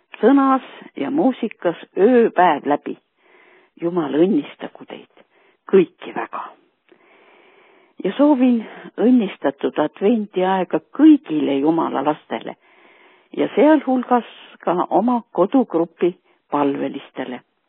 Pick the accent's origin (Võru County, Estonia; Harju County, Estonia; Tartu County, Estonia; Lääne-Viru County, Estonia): Harju County, Estonia; Tallinn; Tallinnast.